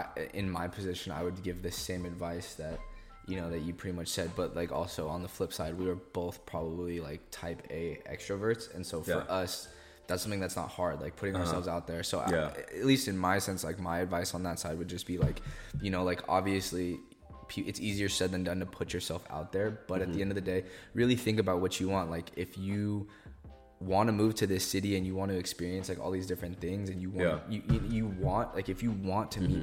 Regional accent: California, United States; like I'm from the Bay Area, so I can live at home for six months to a year and just save all of my money

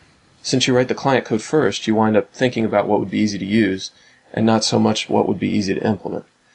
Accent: Columbus, Ohio, United States; I'm from Columbus, Ohio.

